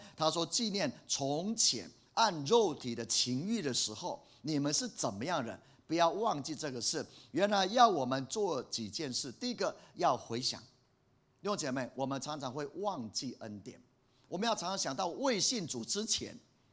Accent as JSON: {"language": "Chinese", "region": "Taichung", "country": "Taiwan", "said": "就是我们台湾人啊，就是我们华人啊，直接讲就讲台中人啊"}